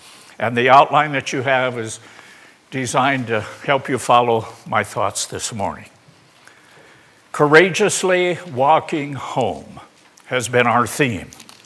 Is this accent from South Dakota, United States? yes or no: yes; South Dakota, United States; I remember growing up in South Dakota climate.